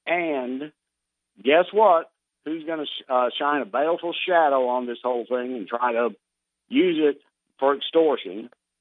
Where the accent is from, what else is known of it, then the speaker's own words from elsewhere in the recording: Memphis, Tennessee, United States; I grew up in Whitehaven. In fact, I grew up less than a half a mile from Graceland.